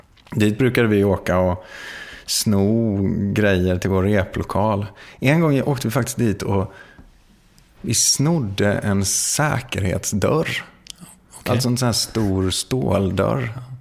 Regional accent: Växjö, Kronoberg County, Sweden; now in Malmö, Sweden; för oss var ju också kul att vi kom då från Växjö och med någon slags lite småländsk anda

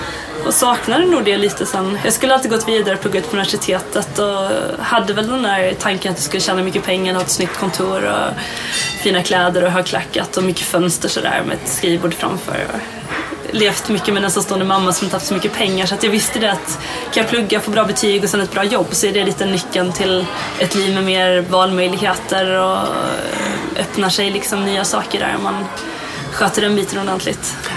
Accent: Kristianstad, Skåne, Sweden; Född och uppvuxen i Kristianstad. Vi bodde på en liten gård i Stavesvad som ligger 2 mil norr om Kristianstad ungefär.

